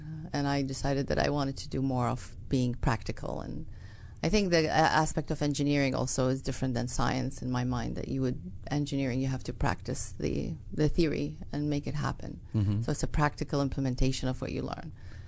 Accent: Iraq; now in United States; I was born in the United States, so I grew up here. My first years of my life were here, but then I went back to Iraq where my parents are from, and I grew up there for a good portion of my life.

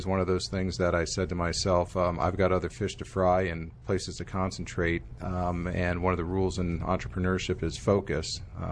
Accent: California, United States; also born or lived in Los Angeles / Bethesda, Maryland / New Jersey; I was born in Los Angeles, but grew up in a number of places, Bethesda, Maryland, New Jersey, and back to California for high school and subsequently college.

